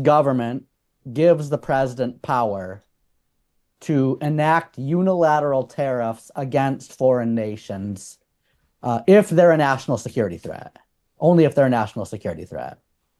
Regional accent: United States; Although, as an American, this is actually one of the funnier stories to watch this week

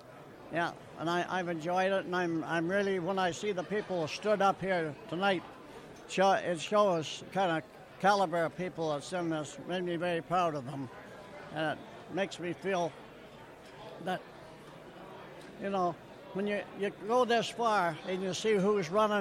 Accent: Keswick, Ontario, Canada; I'm from Lake Simcoe, a place called Keswick

